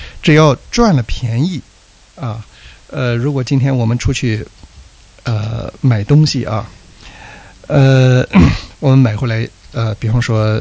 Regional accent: China; now in Australia; 我想我们特别作为中国人来说哈，可能有一个深有体会的一种文化传统

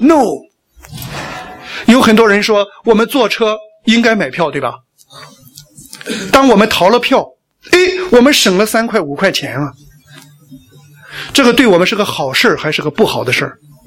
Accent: China; 我们中国人是个大国啊，是吧？

